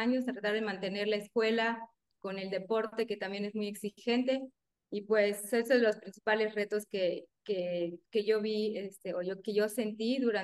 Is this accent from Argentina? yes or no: no; Yucatán, Mexico; yo soy de Yucatán y todas las concentraciones son en la Ciudad de México.